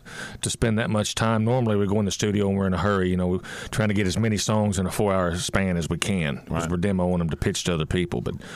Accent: Illinois, United States; And people, when I tell them I'm from Illinois, they think Chicago. And I was like, you know, it's the furthest thing from Chicago as you could get.

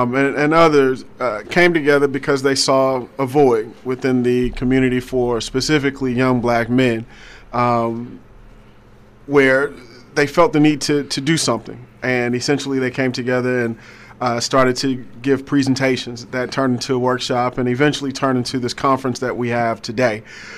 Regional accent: Decatur, Georgia, United States; I mean, being from Atlanta, growing up in Decatur, I went to Georgia State for undergrad.

